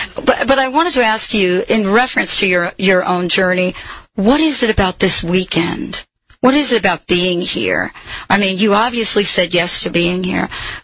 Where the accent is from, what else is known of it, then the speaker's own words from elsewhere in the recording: New York City, New York, United States; I grew up in New York, and I can remember my first time that I drove back into the city, and I didn't see the towers.